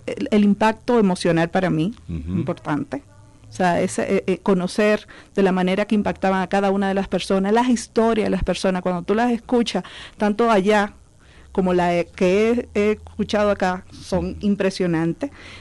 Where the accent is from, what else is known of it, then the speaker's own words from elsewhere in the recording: Dominican Republic; accent: Caribbean; Y ya me conocía mi acento, que es muy particular de nosotros los caribeños